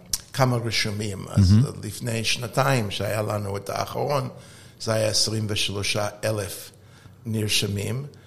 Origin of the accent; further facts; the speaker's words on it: California, United States; אני גדלתי בבית פוליטית, בחוף המערבי שבקליפורניה, בארצות הברית